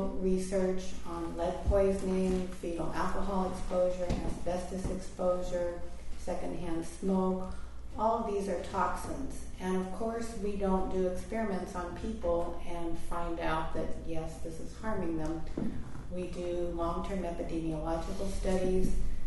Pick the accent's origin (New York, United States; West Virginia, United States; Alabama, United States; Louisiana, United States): West Virginia, United States; And I came from West Virginia originally, where the exploitation of people to take coal out of the ground is horrendous.